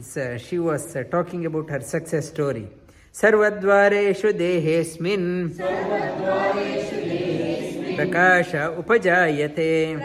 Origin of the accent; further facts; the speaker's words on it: India; I don't want to be called as a Bharatiya. I want to be called as Indian.